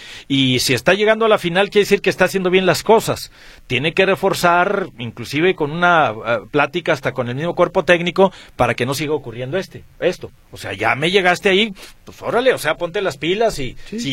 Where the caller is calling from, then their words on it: Zapopan, Jalisco, Mexico; de Zapopan.